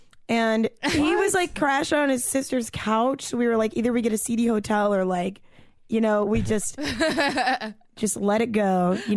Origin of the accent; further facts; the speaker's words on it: New York City, New York, United States; I am a New Yorker. I will show you around my hood.